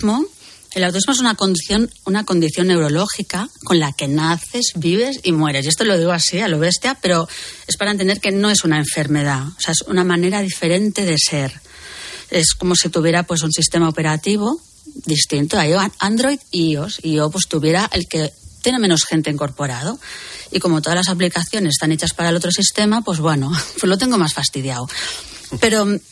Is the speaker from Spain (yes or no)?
yes; Barcelona, Catalonia, Spain; soy de Barcelona, tan de Barcelona que hasta aguanto los ruidos que yo tengo hipersensibilidad auditiva. A ver, sí y no. Porque, claro, yo siempre he vivido en Barcelona.